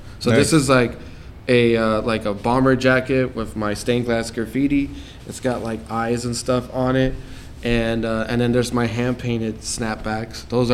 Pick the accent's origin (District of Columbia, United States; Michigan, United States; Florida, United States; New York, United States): Florida, United States; Miami; Yeah, born and raised in Miami, Florida.